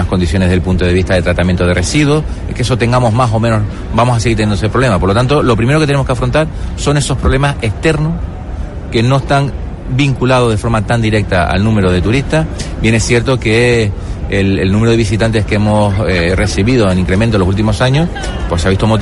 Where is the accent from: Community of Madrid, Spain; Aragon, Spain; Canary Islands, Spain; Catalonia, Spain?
Canary Islands, Spain; Por la razón geográfica somos africanos, razones económicas somos europeos, pero razones sentimentales somos americanos